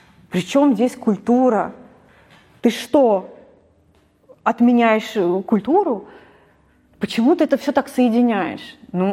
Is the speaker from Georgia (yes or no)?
no; Moscow, Russia; Я говорю, я из Москвы.